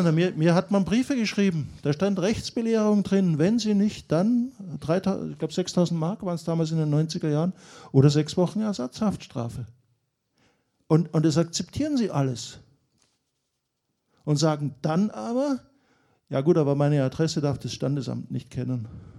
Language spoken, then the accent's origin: German; Austria; ich bin Österreicher